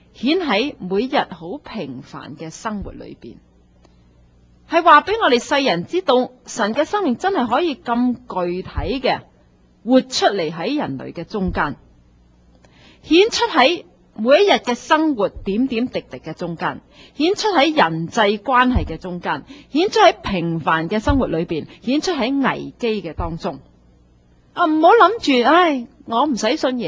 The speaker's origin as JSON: {"language": "Chinese", "country": "China", "said": "可能我们中国人比较难理解一点。"}